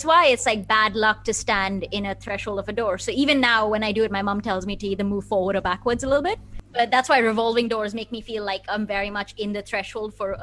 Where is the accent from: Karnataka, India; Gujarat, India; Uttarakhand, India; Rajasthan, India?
Karnataka, India; Bangalore; We're from Kerala, but I lived in Bangalore, which is in Karnataka, my whole life.